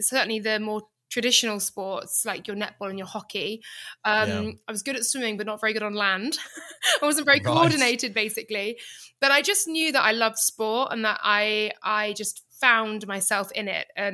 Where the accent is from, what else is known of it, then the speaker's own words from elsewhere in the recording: South West England, United Kingdom; I grew up in Gloucestershire, and I've moved around a fair bit, and I've still have moved back to where I grew up.